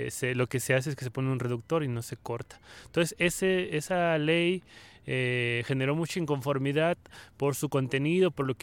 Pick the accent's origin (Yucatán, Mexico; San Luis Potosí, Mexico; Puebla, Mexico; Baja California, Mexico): Baja California, Mexico; Mexicali; también de Mexicali